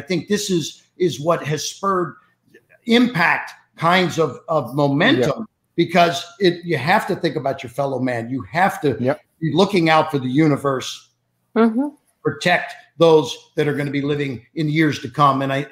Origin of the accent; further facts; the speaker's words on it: Cincinnati, Ohio, United States; You know, I grew up in Cincinnati, Ohio, which is not a big city. It was, you know, sort of a blue collar area. And my father was a bartender. I'm one of six kids.